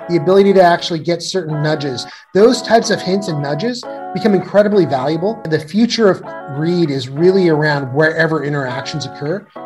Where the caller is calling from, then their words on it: Seattle, Washington, United States; I'm zooming in from Seattle today.